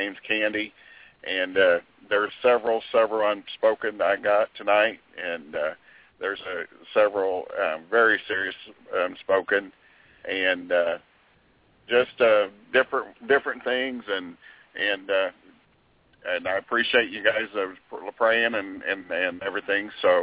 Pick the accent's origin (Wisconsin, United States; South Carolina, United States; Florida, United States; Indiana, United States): Indiana, United States; Kokomo; I'm from Kokomo, Indiana.